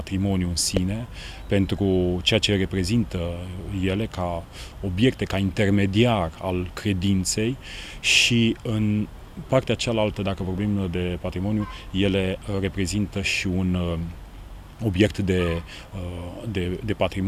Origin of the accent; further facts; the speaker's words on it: Brașov, Brașov County, Romania; Eu sunt de la Brașov, în mod normal de la Muzeul Casa Mureșenilor Brașov